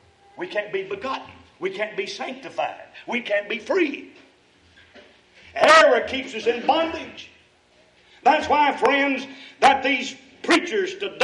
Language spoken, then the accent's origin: English; Kentucky, United States; You see, when I was growing up in Kentucky, lye was about the strongest thing we had that you'd make with the soap.